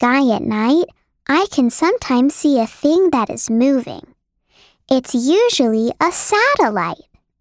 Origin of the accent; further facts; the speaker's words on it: Cape Town, Western Cape, South Africa; We live in the city of Cape Town in South Africa.